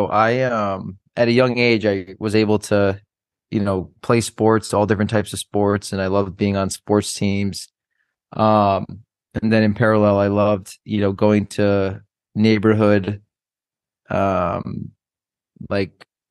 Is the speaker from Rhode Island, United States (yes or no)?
yes; Rhode Island, United States; But I grew up in Rhode Island, and for anyone who doesn't know where Rhode Island is, Rhode Island is in between New York and Boston.